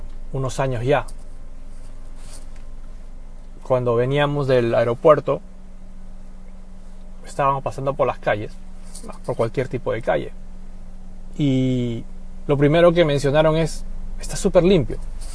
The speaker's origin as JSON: {"language": "Spanish", "country": "Peru", "moved": "yes", "said": "cosa que de repente en mi país, porque soy peruano, sería inconcebible"}